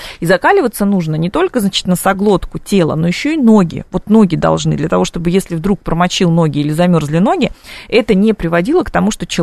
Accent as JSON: {"language": "Russian", "region": "Siberia", "country": "Russia", "tie": "born or raised there", "said": "несмотря на то, что я сибирячка, несмотря на то, что к холоду я, ну, достаточно адаптирована, да, ну, когда ты живешь в Сибири всю сознательную жизнь и детство"}